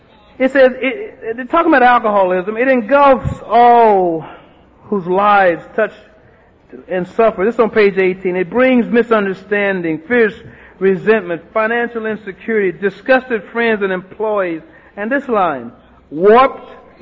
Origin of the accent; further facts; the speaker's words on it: Austin, Texas, United States; the only thing I remember about my hometown was the pain of my mother. So I moved back to Austin, April of 1990, to my mother